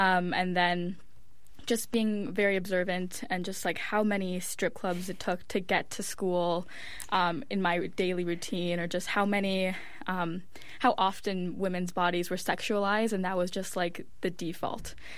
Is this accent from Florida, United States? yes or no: yes; Miami, Florida, United States; So the series was inspired by exactly growing up in Miami and from a very young age experiencing some form of harassment or being catcalled